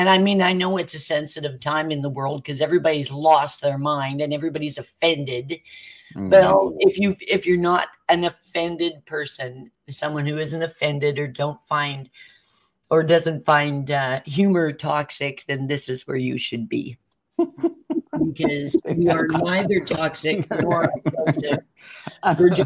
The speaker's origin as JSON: {"language": "English", "country": "Canada", "said": "I'm Canadian and I'm going, who's watching?"}